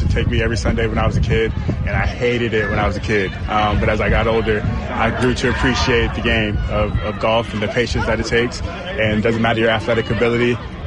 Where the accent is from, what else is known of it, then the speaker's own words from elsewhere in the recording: St. Petersburg, Florida, United States; I grew up in St. Petersburg, Florida, so watching the Rays play.